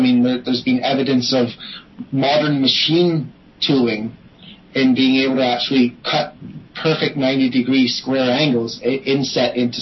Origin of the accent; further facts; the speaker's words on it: Scotland, United Kingdom; born there; essentially I was born in Scotland and came from the north of Ireland.